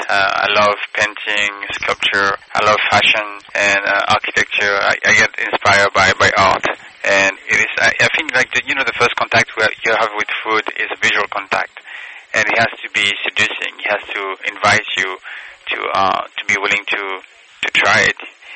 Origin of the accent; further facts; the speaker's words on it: France; now in United States; I grew up in France, so I'm not very familiar with American tradition